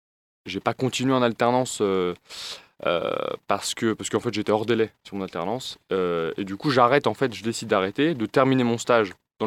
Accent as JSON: {"language": "French", "town": "Paris", "region": "Île-de-France", "country": "France", "tie": "born there", "said": "je suis né à Paris, après je suis descendu dans le sud et puis... Après, du coup, mon bac économie sociale, je suis parti à Avignon."}